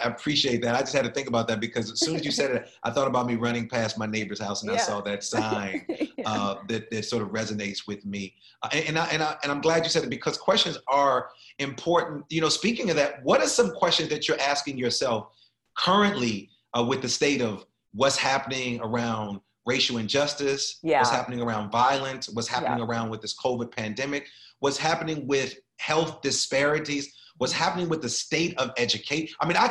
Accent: Chicago, Illinois, United States; also born or lived in Minneapolis; we both are from the Midwest. Shout out to the Midwest. I'm from Chicago, Minneapolis.

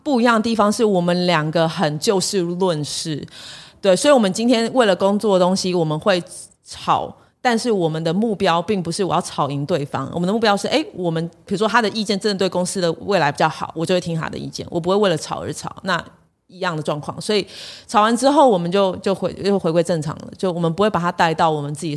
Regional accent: Kaohsiung, Taiwan; 我高雄人。

